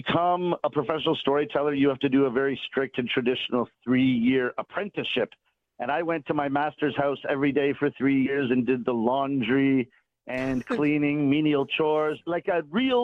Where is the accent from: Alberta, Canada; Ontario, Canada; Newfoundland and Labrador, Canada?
Ontario, Canada; Toronto; born there; Yeah, I was born in Toronto, Canada